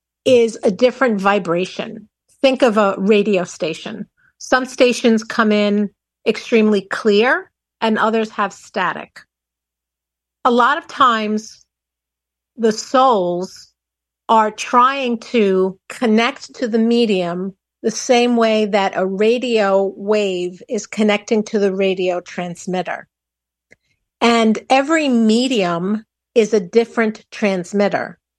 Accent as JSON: {"language": "English", "town": "Long Island", "region": "New York", "country": "United States", "said": "I'm actually from Long Island, out in Long Island. We just did purchase a second home in New Jersey."}